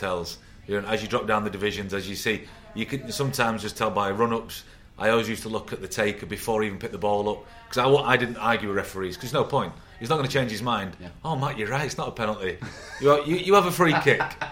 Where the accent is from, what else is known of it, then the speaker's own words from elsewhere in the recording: Manchester, North West England, United Kingdom; I'm from Manchester